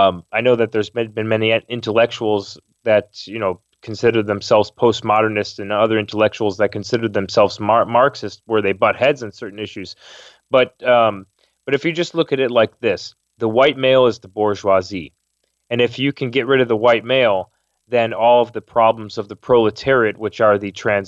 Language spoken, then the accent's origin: English; Chicago, Illinois, United States; I come from Chicago.